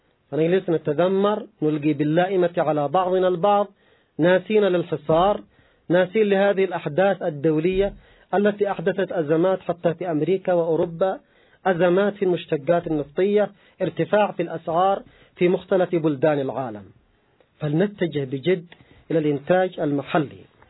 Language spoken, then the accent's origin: Arabic; Yemen; أما نحن كشعب يمني